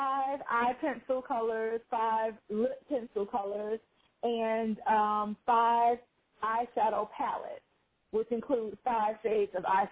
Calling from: Tampa, Florida, United States; I'm calling from Tampa, Florida.

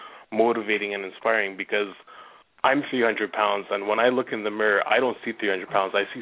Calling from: Montreal, Quebec, Canada; I'm calling from Montreal, Canada. Montreal, Quebec.

